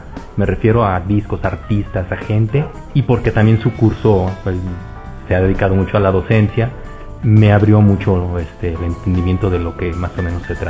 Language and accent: Spanish; Guadalajara, Jalisco, Mexico; yo sí soy de aquí de Guadalajara